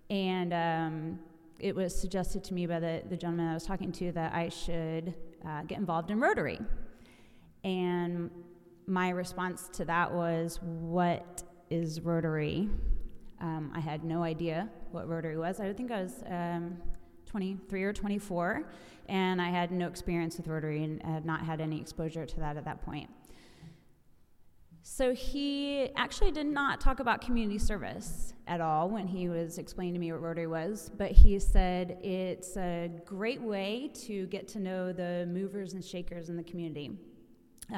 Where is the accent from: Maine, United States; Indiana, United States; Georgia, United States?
Indiana, United States; Carmel; now in Westfield, United States; I grew up in Carmel, went to Purdue, came back, and my husband and I bought a house in Westfield